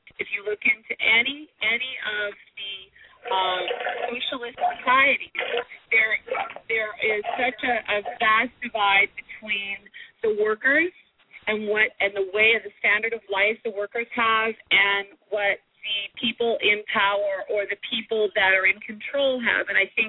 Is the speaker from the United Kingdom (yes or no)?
no; Canada; born there; I lived in Canada. I was born in Canada and went through a socialist society.